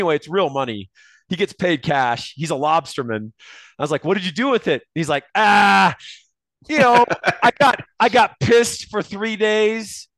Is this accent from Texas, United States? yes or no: yes; Austin, Texas, United States; no, I grew up in Austin and, you know, suburbia.